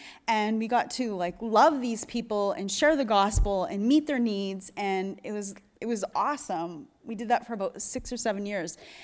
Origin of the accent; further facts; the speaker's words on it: Sudbury, Ontario, Canada; I grew up in Sudbury, Ontario. So that's Northern Ontario. And my parents went to a Presbyterian church.